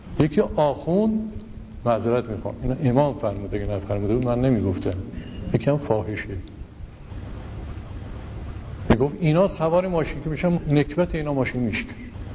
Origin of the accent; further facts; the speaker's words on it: Yazd, Iran; ما تو شهر خودمون خبر داریم، یکی از مدارس شهر یزد ما